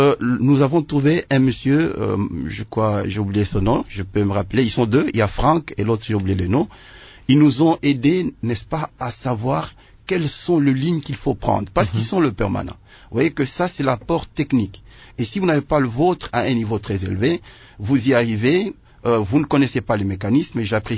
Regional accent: Nyunzu, Tanganyika, DR Congo; on finance un projet chez moi à Nyunzu

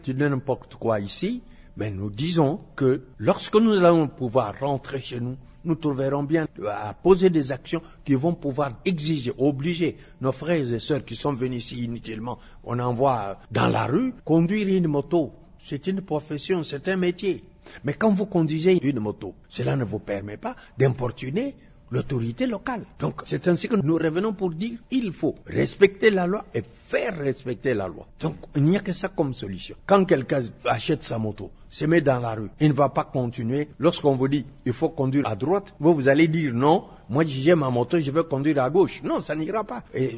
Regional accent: Kasaï, DR Congo; quitter le Kassai, venir ici, commencer à nous comporter comme de n'importe quelle manière. Par exemple, chez nous au Kassai, on ne peut pas se permettre d'insulter une femme

